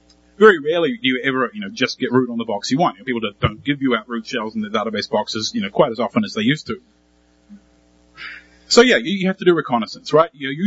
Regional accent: New Zealand; I'm from New Zealand, which is why I sound a little fucked up.

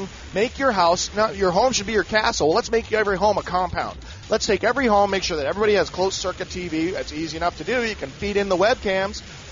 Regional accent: Canada; As a Canadian, the Patriot Act scares the shit out of me

